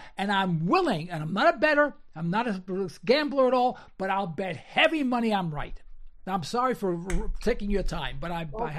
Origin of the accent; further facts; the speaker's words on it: New York City, New York, United States; also born or lived in Bronx, New York; listen, I was raised in Harlem, New York. You know, I mean, I was born in an ethnic circle, you know, if you will. You know, I lived in the Bronx.